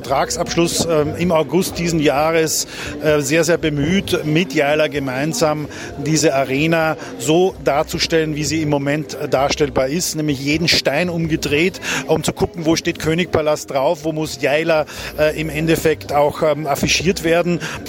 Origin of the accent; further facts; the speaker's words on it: Austria; born there; Ich bin gebürtiger Österreicher.